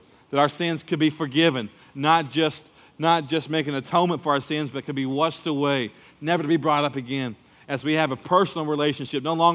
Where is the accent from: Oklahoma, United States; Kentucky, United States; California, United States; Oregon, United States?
Oklahoma, United States; Muskogee; even today when I go back to Muskogee, my hometown, when I was raised